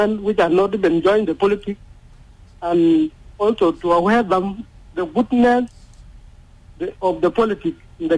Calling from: Lagos, Nigeria; calling from Lagos State.

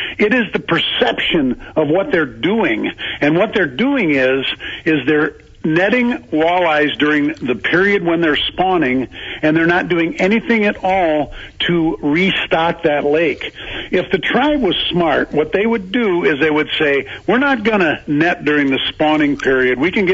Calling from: Minnetonka, Minnesota, United States; I'm calling from Minnetonka right now.

